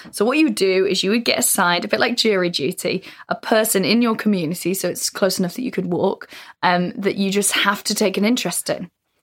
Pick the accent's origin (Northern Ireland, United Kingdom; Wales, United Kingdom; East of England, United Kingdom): Wales, United Kingdom; But yeah, I'm from North Wales.